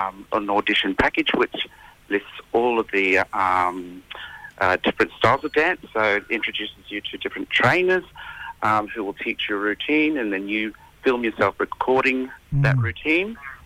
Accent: Mareeba, Queensland, Australia; I grew up in Mareeba.

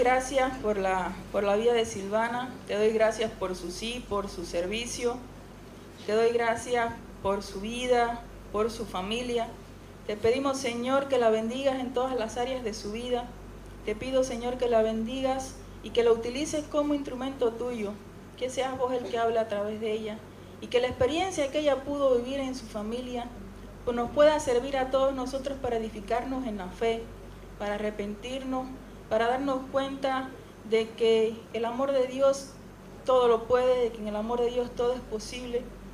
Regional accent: Cuba; now in Bolivia; Yo no soy boliviana, soy boliviana de corazón ya. Pero soy cubana, nací en Cuba, hace 2 años estoy en Bolivia.

